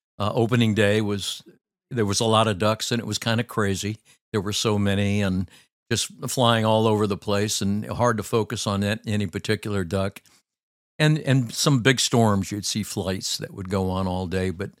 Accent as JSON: {"language": "English", "town": "Palo Alto", "region": "California", "country": "United States", "tie": "born or raised there", "said": "I grew up in Palo Alto and hunted the bay quite a bit."}